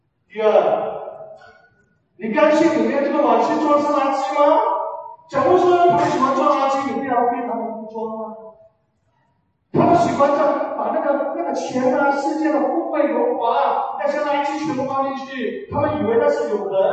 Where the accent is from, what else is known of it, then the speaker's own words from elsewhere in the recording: China; 我们中国人叫自大一点